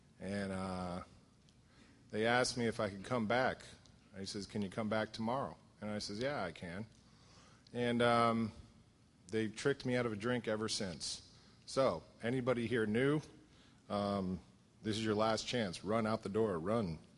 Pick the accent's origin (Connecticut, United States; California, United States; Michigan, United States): Connecticut, United States; Bridgeport; I was very young when I was growing up, and I am from the South, Southern Bridgeport, which is in Southern Connecticut